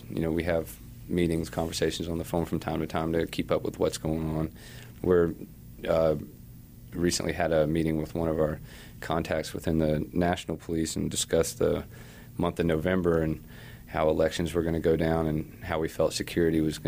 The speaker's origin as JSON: {"language": "English", "region": "Florida", "country": "United States", "tie": "born or raised there", "said": "I grew up in Florida, and I've seen tons of hurricanes and never anything on this level."}